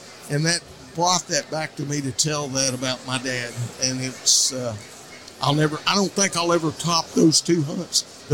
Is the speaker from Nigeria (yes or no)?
no; Arkansas, United States; in my home state of Arkansas, there in the Ozarks